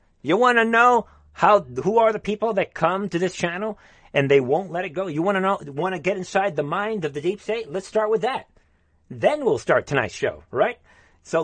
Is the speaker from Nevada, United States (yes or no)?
no; Bronx, New York, United States; you could say because maybe I was raised in the Bronx.